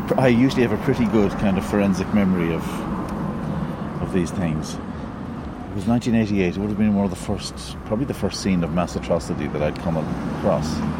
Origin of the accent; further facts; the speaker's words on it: London, United Kingdom; born there; I was born in London.